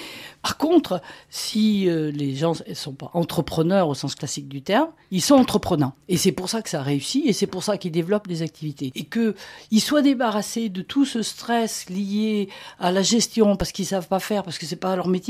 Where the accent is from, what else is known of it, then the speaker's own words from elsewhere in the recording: Saint-Étienne, Auvergne-Rhône-Alpes, France; Je suis originaire de Saint-Étienne